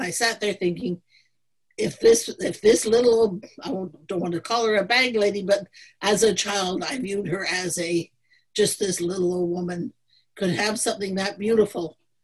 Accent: Toronto, Ontario, Canada; We always had a dog, but we lived in Toronto. I grew up in Cabbage Town.

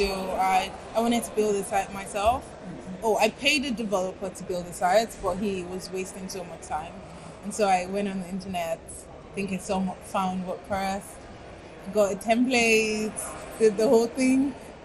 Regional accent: Nigeria; I'm Nigerian.

